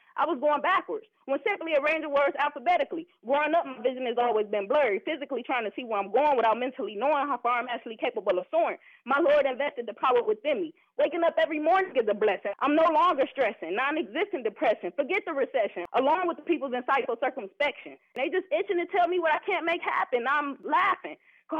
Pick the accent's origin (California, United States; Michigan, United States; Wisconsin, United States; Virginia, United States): Michigan, United States; Detroit; I'm from Detroit, Michigan.